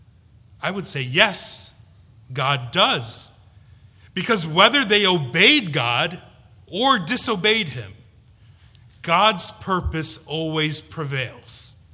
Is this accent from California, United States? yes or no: no; Philadelphia, Pennsylvania, United States; accent: North Philadelphia Indian; I once, a long time ago, spoke about my North Philadelphia Indian accent. My accent alone can turn heads wherever I go.